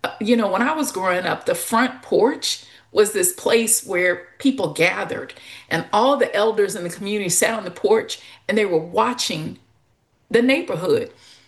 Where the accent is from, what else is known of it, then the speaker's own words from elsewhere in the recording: Louisiana, United States; now in Texas, United States; I am from the Deep South. I grew up in Louisiana. It's a very different culture than living here in Texas.